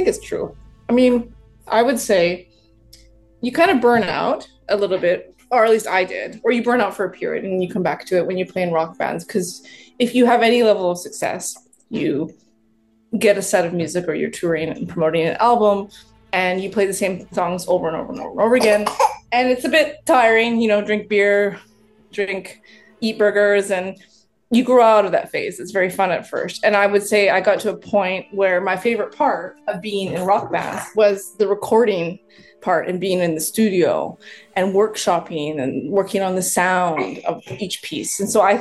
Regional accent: Western Canada, Canada; also born or lived in Nelson, Canada; from the Kootenay Valley region in BC, so just outside of Nelson, BC. Of course, I grew up in Western Canada, but I've been here for so long that, in terms of being a composer in my community, this is definitely home.

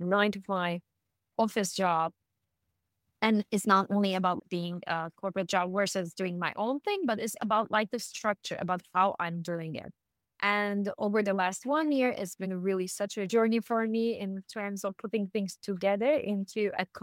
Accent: Turkey; connect it to the traditional nomadism of the Turkish culture, because Turkish people are nomads. We came from Central Asia. We have been nomads since we knew.

